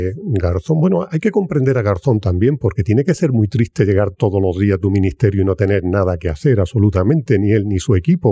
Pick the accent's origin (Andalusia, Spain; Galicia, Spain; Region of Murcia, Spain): Region of Murcia, Spain; Bueno, un poquito de mi tierra era complicado. Cada vez que íbamos a Cartagena